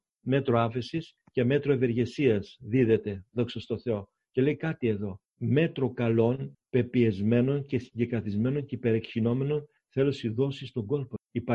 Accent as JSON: {"language": "Greek", "country": "Greece", "tie": "born or raised there", "also_born_or_lived": "Germany", "said": "εγώ θυμάμαι στο χωριό μου 1970-71 που είχα έρθει από τη Γερμανία, που μεγάλωσα."}